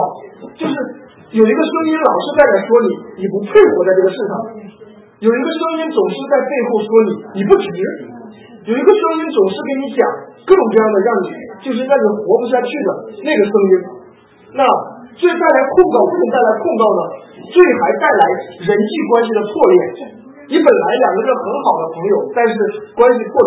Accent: China; 我们从中国来的人应该不是特别的陌生

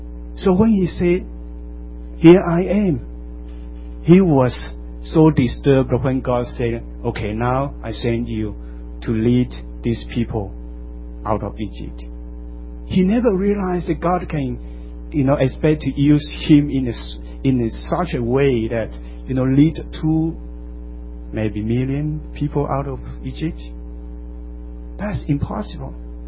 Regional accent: East Malaysia, Malaysia; in my hometown, in East Malaysia

